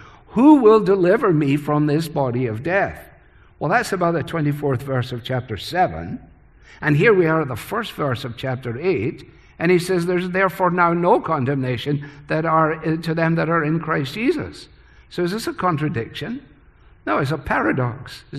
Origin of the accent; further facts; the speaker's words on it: Scotland, United Kingdom; cost me 150 euros, which as a Scotsman is a very big stretch, I have to tell you.